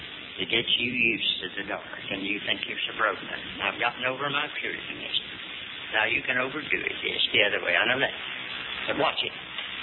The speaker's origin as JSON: {"language": "English", "town": "Hickory", "region": "North Carolina", "country": "United States", "tie": "born or raised there", "said": "There's a lady supposed to be here tonight in Hickory, North Carolina. … from Hickory. That's my hometown."}